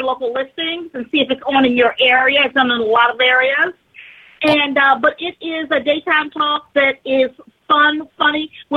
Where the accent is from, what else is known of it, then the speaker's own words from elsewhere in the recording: Chicago, Illinois, United States; Angela is from Detroit and I'm from Chicago